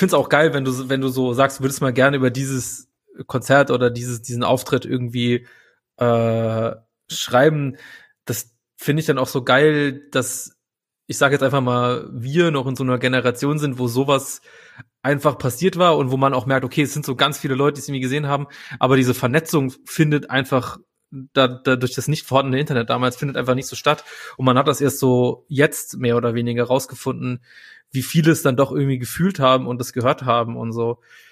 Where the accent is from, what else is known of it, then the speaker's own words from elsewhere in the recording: Saarland, Germany; now in Berlin, Germany; wohne in Berlin, aber ich bin aufgewachsen im Saarland